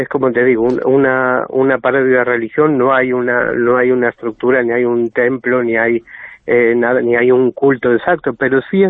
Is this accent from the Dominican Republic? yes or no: no; Argentina; es que no soy especialmente forofo del fútbol, debe ser de los pocos argentinos